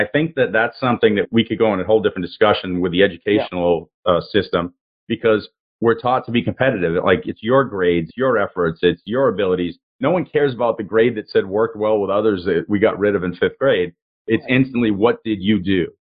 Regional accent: Peabody, Massachusetts, United States; think of growing up in Peabody, the way men saw women, it was a conquest.

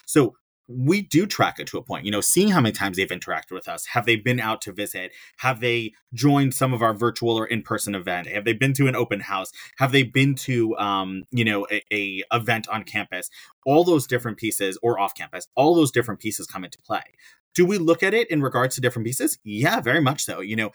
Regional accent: New York, United States; I'm a storyteller. I'm a New Yorker, so I'll tell you that quick story.

